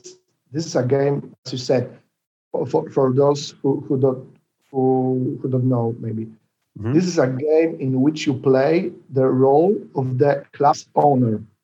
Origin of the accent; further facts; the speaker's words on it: Sochaczew, Masovian Voivodeship, Poland; English is a second language; now in Rzeszów, Poland; Mazowsze is a central region. You know very good this, very well this region, because you were a referee, rugby referee, and even you went to my hometown club, Orkan Sochaczew.